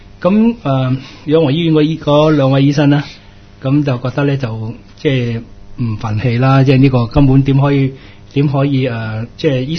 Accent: Hong Kong; 我哋香港人

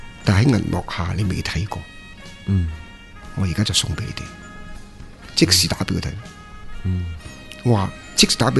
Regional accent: Hong Kong; 我以前的事我香港人

